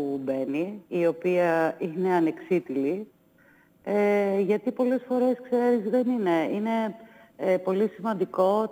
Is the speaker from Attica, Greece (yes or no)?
no; Meliti, Western Macedonia, Greece; Όλες οι οικογένειες, σχεδόν όλες από το χωριό μου, από τη μικρή κοινωνία στην οποία ζούσα, στη Μελίτη, ήταν σε αυτή την κατάσταση.